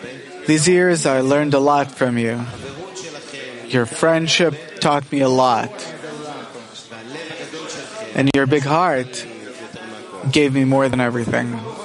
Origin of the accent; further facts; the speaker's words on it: Petah Tikva, Central District, Israel; I'm from Petach Tikva.